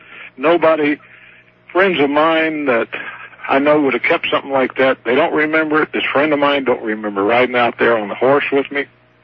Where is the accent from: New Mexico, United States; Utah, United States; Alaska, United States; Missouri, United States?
New Mexico, United States; Farmington; I was telling Otto about this deal over in Aztec when I grew up in Farmington.